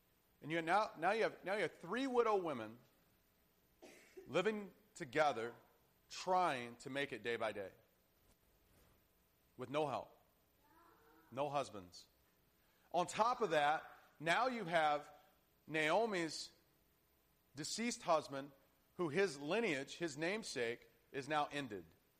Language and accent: English; the South, United States; I come from the South, educated in the South, so I'm not really good with English.